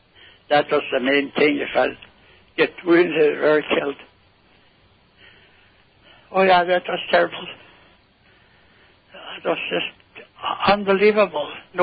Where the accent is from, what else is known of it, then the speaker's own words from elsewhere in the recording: Hatton, United States; When my dad, we used to farm about 13 miles west of Hatton.